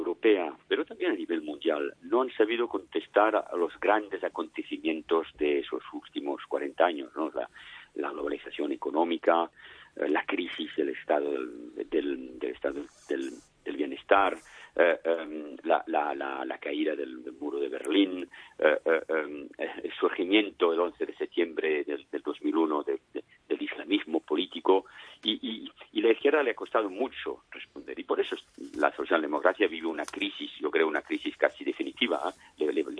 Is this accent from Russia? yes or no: no; Barcelona, Catalonia, Spain; born there; nací en Barcelona y que soy hijo de español, de catalán